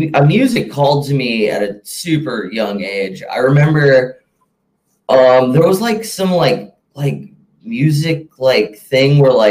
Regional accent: Green Bay, Wisconsin, United States; Well, when I grew up in Green Bay, Wisconsin, out in Suwamico, which is out like in the middle of nowhere in the country.

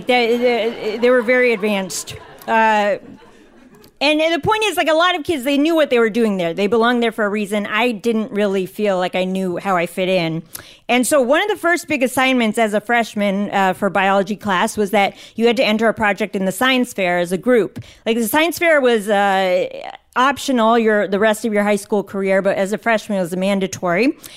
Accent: Virginia, United States; I grew up in Northern Virginia, and at the end of eighth grade, basically, I had gone to private school for the past 4 years

